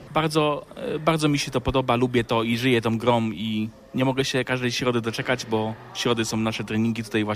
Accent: Czaplinek, West Pomeranian Voivodeship, Poland; now in Poznań, Poland; pochodzę z Czaplinka, okolic Czaplinka, teraz już od kilkunastu lat mieszkam w Poznaniu.

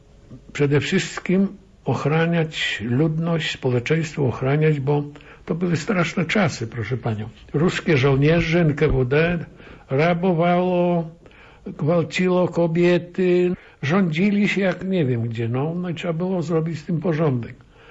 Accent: Supraśl, Podlaskie Voivodeship, Poland; Ja pochodzę przede wszystkim z Supraśla. 12 kilometrów od Białegostoku.

